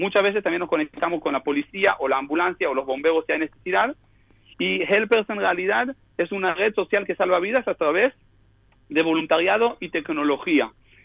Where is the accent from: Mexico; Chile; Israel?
Israel; Yo soy argentino, nacido en Israel, pero en realidad hijo de argentino. Yo nací acá en Israel